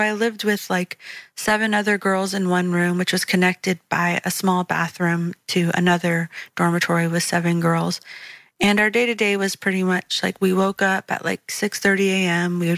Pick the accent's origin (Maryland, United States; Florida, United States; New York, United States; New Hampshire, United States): New Hampshire, United States; born there; So I was born in New Hampshire, and at the time my parents had just built a new house and we were living there.